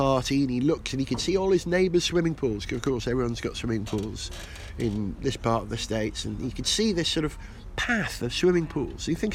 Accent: Wales, United Kingdom; I'm from North Wales originally, you see.

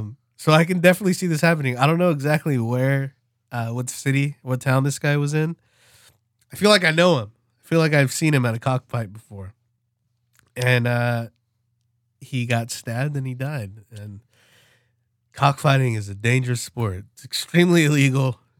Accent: California, United States; I saw Tulare County. And, you know, my hometown is in Tulare County.

